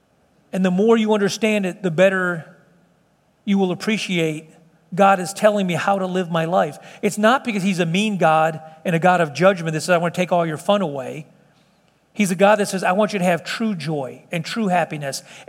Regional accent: Illinois, United States; We grew up together up in Illinois.

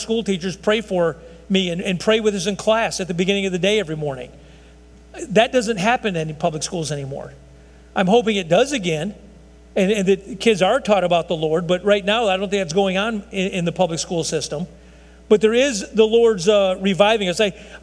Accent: Chicago, Illinois, United States; I look back as a kid, I'm from Southside Chicago, sorry. What am I doing? South Chicago.

